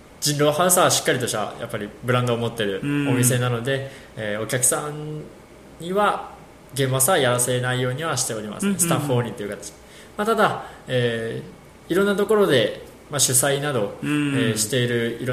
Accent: Kumamoto, Japan; now in Tokyo, Japan; 僕も出身は熊本なのですが

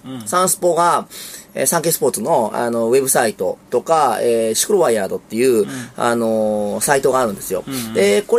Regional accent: Nagoya, Aichi, Japan; まあ、ある程度東京、まあ、私名古屋ですけど

